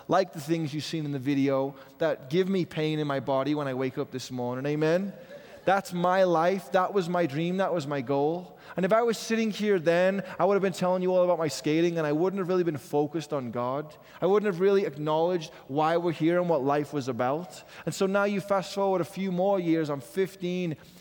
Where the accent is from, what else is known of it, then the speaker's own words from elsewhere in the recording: Liverpool, North West England, United Kingdom; I grew up in Liverpool playing this sport that you may have heard of.